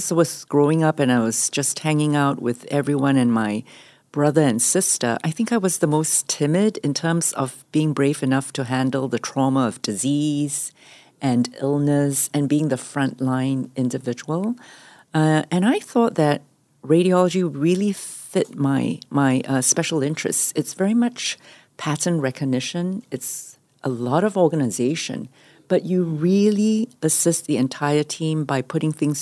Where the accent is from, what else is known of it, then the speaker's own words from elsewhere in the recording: Singapore; So I'm originally from Singapore, and I'm one of three children to my parents who were both originally from Shanghai and were first-generation immigrants to Singapore.